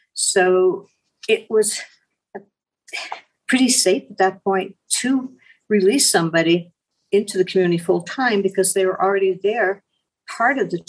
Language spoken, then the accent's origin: English; New Hampshire, United States; I come from New Hampshire.